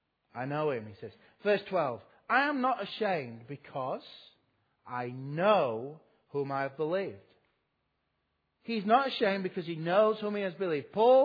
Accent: Yorkshire and the Humber, United Kingdom; I'm from Yorkshire.

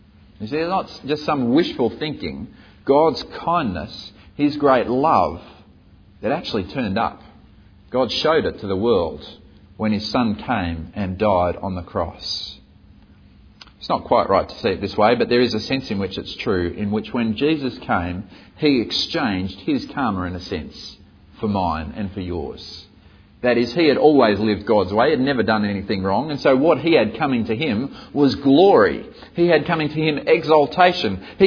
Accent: Australia; born there; I was born in Australia.

